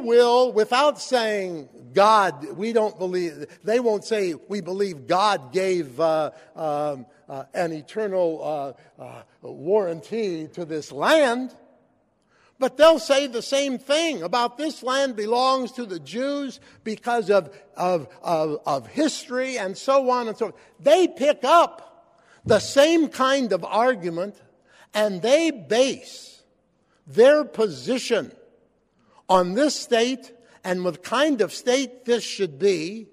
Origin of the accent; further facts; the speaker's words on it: Iowa, United States; I'm from Iowa, so.